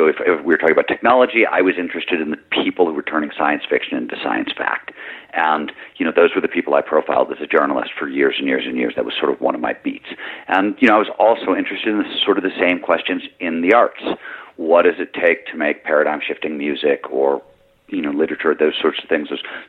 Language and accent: English; Midwest, United States; I grew up in the Midwest, and what I saw from my father and what came at me that way, and you talk to any Midwesterner, they'll tell you the same thing.